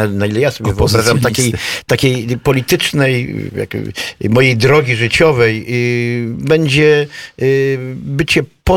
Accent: Warsaw, Masovian Voivodeship, Poland; z Warszawy, ponieważ jestem rodowitym warszawiakiem z dziada, pradziada

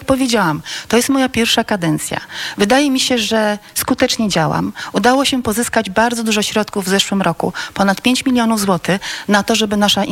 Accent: Stanisławów, Masovian Voivodeship, Poland; bo ja na przykład jestem rodowitą stanisławowianką. Tu się urodziłam, wychowałam

